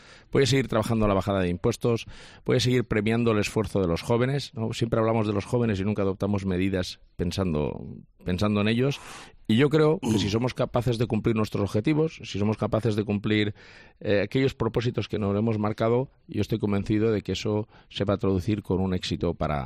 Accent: Valencian Community, Spain; si me permite que le hable no como presidente, sino como valenciano, que soy. Los valencianos queremos saber exactamente qué pasó

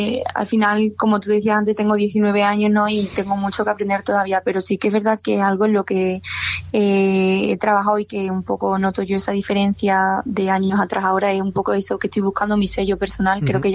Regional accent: Extremadura, Spain; claramente que noto el calor de Extremadura y, bueno, qué decir, para mi familia, o sea, que la gente de mi tierra me vea, me escuche, me apoye.

